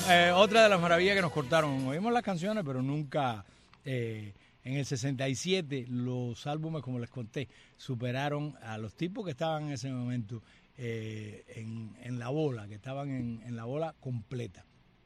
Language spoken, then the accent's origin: Spanish; Cuba; somos, de todas maneras, todos somos cubanos.